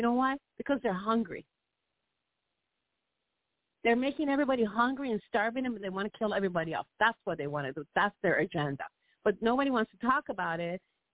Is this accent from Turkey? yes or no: no; Iran; I said, I'm from Iran. I said, do you think you can stop me with what I'm trying to do, stand up for children?